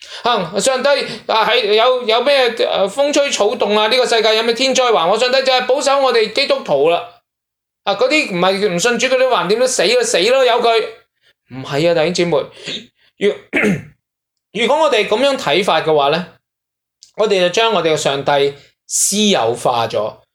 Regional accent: Guangdong, China; 所以正所谓我们广东人都有句说话，打者爱也

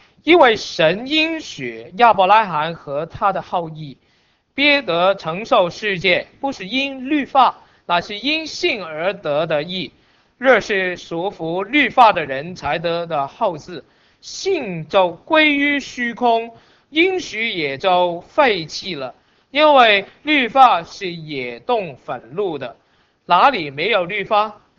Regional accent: China; 那我们中国人有一个很好的美德。

